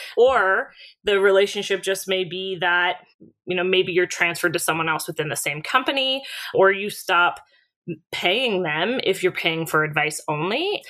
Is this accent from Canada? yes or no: yes; Canada; The first thing I'll say is, being Canadian, what I do see is financial advice that isn't applicable here, right?